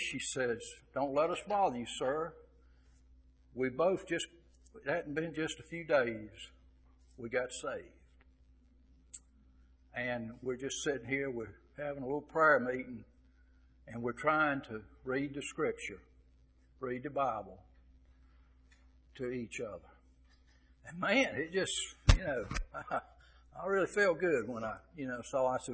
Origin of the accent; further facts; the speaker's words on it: Greensboro, North Carolina, United States; even though I grew up in Greensboro, there was quite a few places I never had been over there.